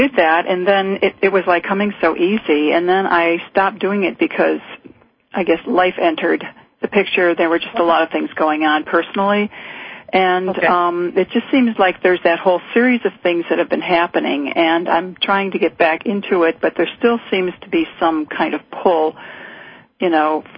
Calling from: North Carolina, United States; I'm calling

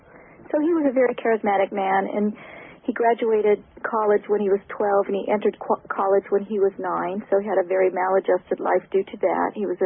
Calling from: Detroit, Michigan, United States; I'm from Detroit.

